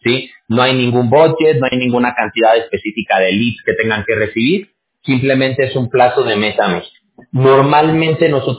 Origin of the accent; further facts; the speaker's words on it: Aguascalientes, Mexico; yo soy de Aguascalientes. ¿No sé si ubican por Aguascalientes ustedes?